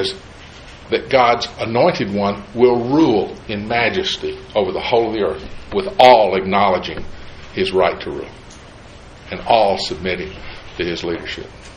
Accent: Great Smoky Mountains, United States; I grew up in the Smokies. 40 miles in a car could get me to the base of Mount LeConte.

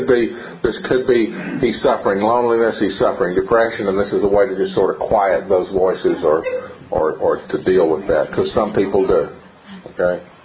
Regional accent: the South, United States; Okay, I'm from the South. I know what the word is pronounced.

